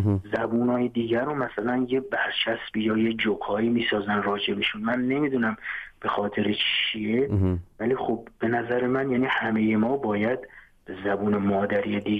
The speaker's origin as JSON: {"language": "Persian", "country": "Iran", "tie": "born or raised there", "first_language": "Turkish", "second_language": "Persian", "said": "مثلا من خودم تو شهرستان به زبان ترکی صحبت میکردیم، ترکی محلی"}